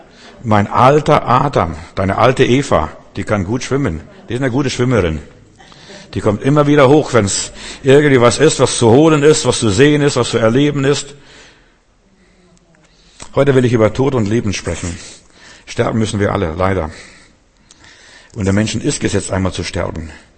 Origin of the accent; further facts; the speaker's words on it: Klaipėda, Klaipėda County, Lithuania; Bei uns zu Hause, wo ich herkomme, aus Litauen, Memel, mein Urgroßvater, der hatte, wir waren einfache Leute.